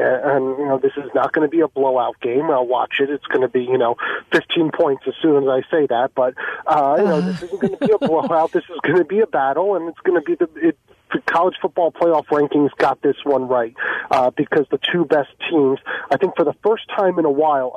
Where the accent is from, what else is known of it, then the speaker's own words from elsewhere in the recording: Northeast, United States; You know, I'm here from the Northeast, not exactly known as a college sports hotbed.